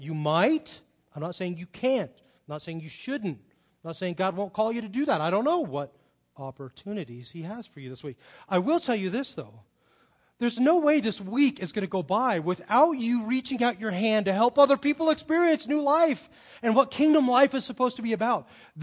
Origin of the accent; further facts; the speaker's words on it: Carmel Valley, California, United States; also born or lived in Phoenix; I grew up in Carmel Valley, California. And so I started to go to church when I was in high school.